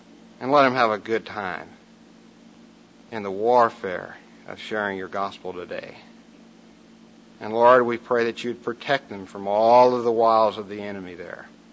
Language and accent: English; Texas, United States; also born or lived in South, United States; In my testimony, you realize that I was raised in Texas and then lived predominantly as far as the Navigator ministry in the South.